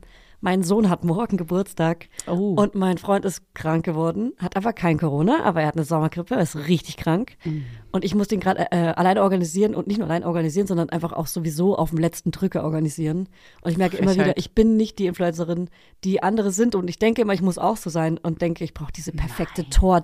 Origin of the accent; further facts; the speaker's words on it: Bavaria, Germany; weil ich bin Fränkin und deswegen gibt es Brezeln.